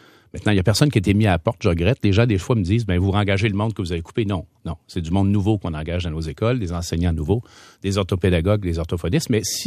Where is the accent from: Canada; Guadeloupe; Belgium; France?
Canada; Quebec; que ce soit à Montréal ou chez nous, au Saguenay-Lac-Saint-Jean